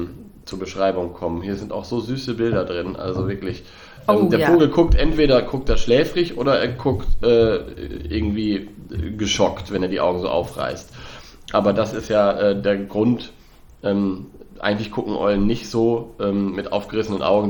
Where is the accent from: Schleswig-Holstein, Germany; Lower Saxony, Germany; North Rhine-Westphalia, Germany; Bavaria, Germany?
Lower Saxony, Germany; born there; ich komme ja gebürtig aus Südwest-Niedersachsen. Als ich Kind war, war der Steinkauz da seltener.